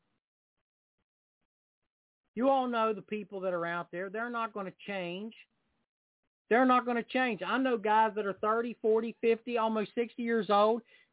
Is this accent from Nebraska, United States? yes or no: no; West Virginia, United States; But he's from West Virginia, my home state.